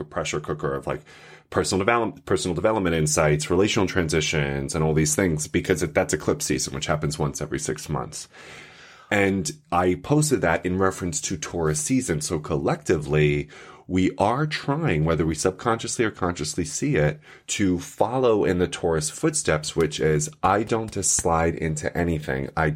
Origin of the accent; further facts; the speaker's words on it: New York, United States; so connected to Jews because I'm from Long Island.